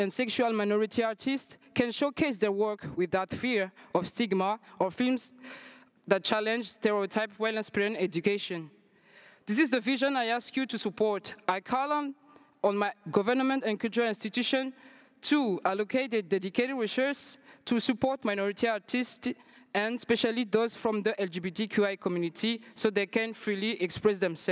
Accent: Madagascar; I'm from Madagascar, and I belong to the Sakalava minorities and the sexual minorities in Madagascar.

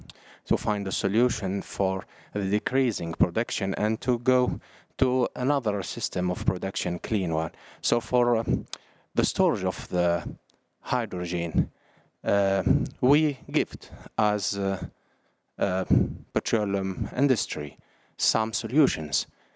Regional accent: Tunisia; English is a second language; I introduce myself … I come from Tunisia, North Africa

